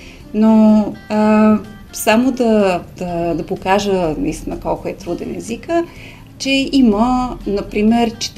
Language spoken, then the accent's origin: Bulgarian; Hungary; moved away as an adult; now in Bulgaria; говоря български, защото майка ми е българка и от нея научих, макар че съм родена и съм израснала в Унгария, но работих около 2010 година тук за няколко години и след това от 2019, преди 5 години се върнах в България.